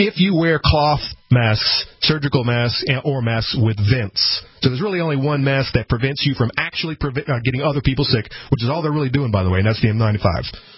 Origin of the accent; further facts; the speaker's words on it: Florida, United States; I love, I'm Florida.